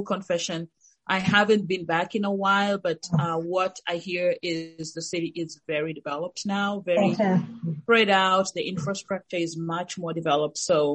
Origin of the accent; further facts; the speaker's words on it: Nakuru, Nakuru County, Kenya; I am a Kenyan national, so I was born and raised in Kenya.